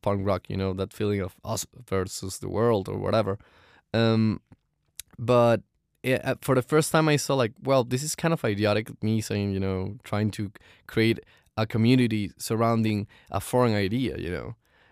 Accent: Caracas, Capital District, Venezuela; in my city, in my hometown in Caracas, by listening to the songs

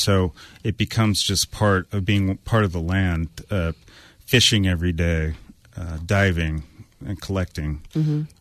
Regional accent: Hawaii, United States; also born or lived in Monterey; I was born in Monterey. My sister was born in Hawaii.

